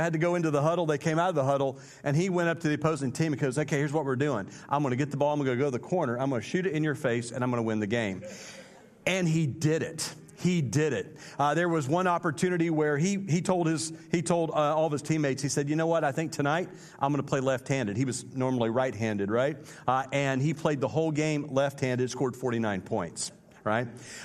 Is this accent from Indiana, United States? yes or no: yes; Indiana, United States; I don't say that because I'm from Indiana